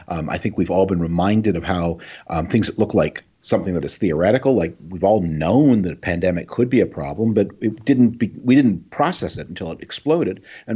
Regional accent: Canada; I'm originally from Canada.

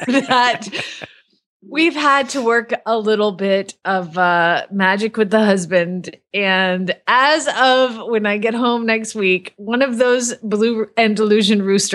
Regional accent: Phoenix, Arizona, United States; usually from Phoenix, but coming at you from the in-laws' house in Norman, Oklahoma.

